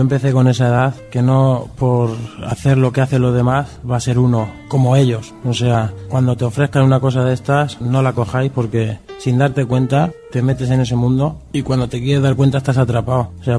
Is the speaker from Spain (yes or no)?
yes; Spain